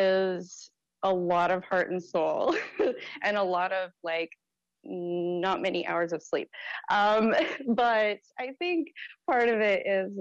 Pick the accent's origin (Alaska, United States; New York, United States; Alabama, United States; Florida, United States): Alaska, United States; Fairbanks; I'm from Fairbanks, Alaska, originally, and my friend brought me to the rink, and I just got hooked.